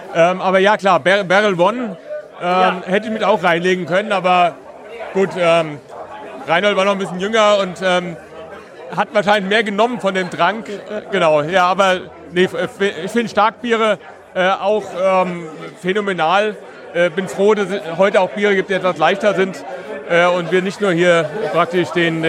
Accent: Oberursel, Hesse, Germany; Wir machen ja auch ein Bierfestival in meiner Heimatstadt, in Obersel.

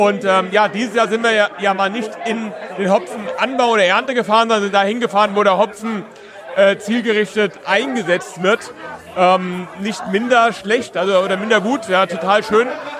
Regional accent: Oberursel, Hesse, Germany; Wir machen ja auch ein Bierfestival in meiner Heimatstadt, in Obersel.

